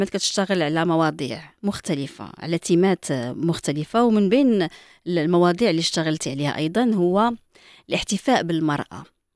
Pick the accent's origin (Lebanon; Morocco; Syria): Morocco; حنا مغربيه